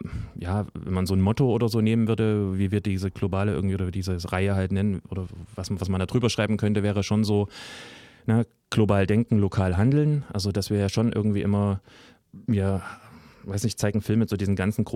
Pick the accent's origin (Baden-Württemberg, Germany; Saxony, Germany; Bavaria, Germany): Saxony, Germany; Chemnitz; now in Leipzig, Germany; bevor ich nach Leipzig gekommen bin, ich komme aus Chemnitz ursprünglich